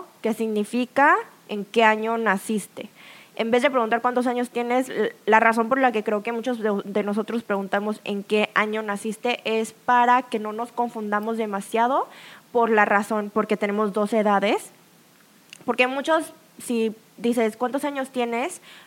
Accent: South Korea; Spanish is a second language; O a veces yo digo 28 años porque soy coreana y les digo mi edad coreana.

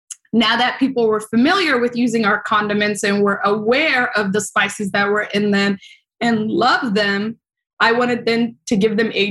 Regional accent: Kenya; also born or lived in Mogadishu, Somalia / Seattle, United States; now in Brooklyn, United States; I've been here for 18 years, but originally I was born in Mogadishu, raised in Kenya, then later on went to school in Seattle.

